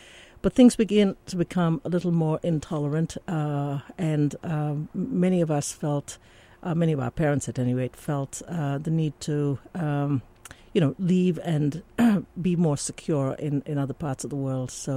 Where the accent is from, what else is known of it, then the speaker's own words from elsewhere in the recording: Karachi, Sindh, Pakistan; moved away as an adult; now in United States; I came from Karachi, Pakistan, and have left there in my early 20s with the rest of my family. Came to the U.S. At that time.